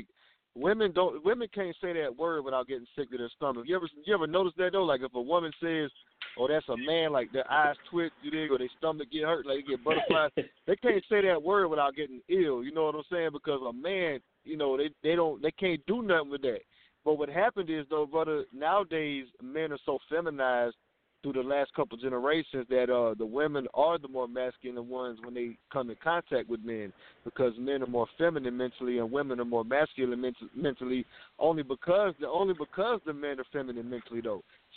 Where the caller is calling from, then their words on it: Georgia, United States; I'm calling from Georgia.